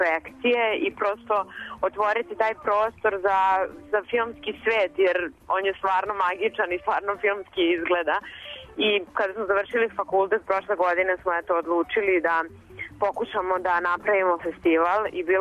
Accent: Belgrade, Serbia; ja sam iz Beograda i prvi put sam posetila Bajnu Baštu pre par godina

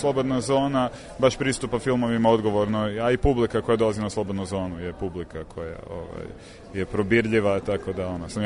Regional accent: Croatia; Sad mislim, ja sam iz Hrvatske pa sam radio o Srbima u Hrvatskoj

